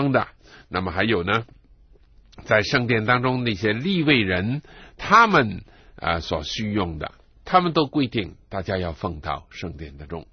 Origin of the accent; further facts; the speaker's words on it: China; 所以我们中国人对金钱呢是很重视的，也很就是很省钱啊，很小心使用金钱，这是一个美德。